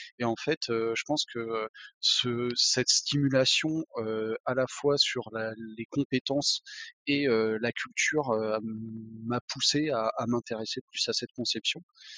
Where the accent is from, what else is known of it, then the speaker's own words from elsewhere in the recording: Paris, Île-de-France, France; je viens de Paris, mais je suis en fait d'origine plutôt de la région lyonnaise.